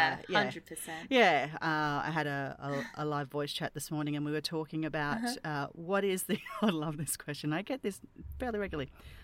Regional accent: Australia; It's nice every now and then being token Aussie, but it's actually very it's very lovely to chat with another Australian.

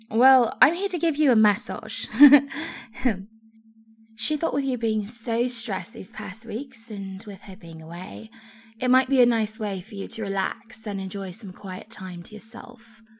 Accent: Cambridge, East of England, United Kingdom; Funny accent, right? Yeah, I know. I'm from Cambridge, England. Kind of posh, right?

